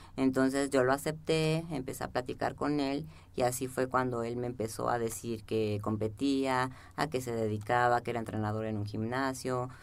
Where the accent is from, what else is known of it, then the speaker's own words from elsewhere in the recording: Mexico City, Mexico; De aquí, del DF.